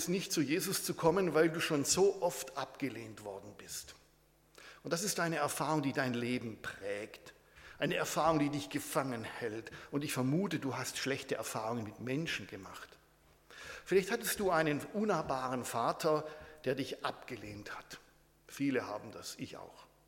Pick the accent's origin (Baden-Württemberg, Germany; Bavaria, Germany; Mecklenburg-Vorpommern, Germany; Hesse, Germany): Baden-Württemberg, Germany; Ich bin ja Schwabe und wir Schwaben würden so sagen